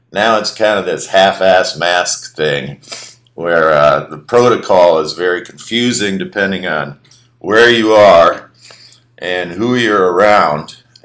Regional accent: Minneapolis, Minnesota, United States; Well, growing up in Minneapolis, you're kind of, you almost take it for granted, I think.

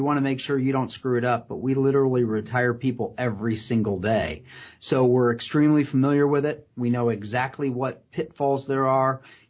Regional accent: Pemberville, Ohio, United States; I mean, I grew up in Pemberville, Ohio, so we know I'm not from fancy, and I haven't gotten fancy yet

